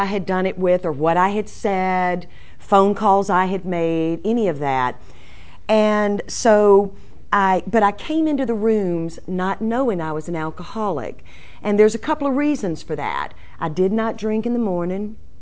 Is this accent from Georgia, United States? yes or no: yes; Greensboro, Georgia, United States; also born or lived in Macon; I was born in Macon and we moved to Greensboro, Georgia.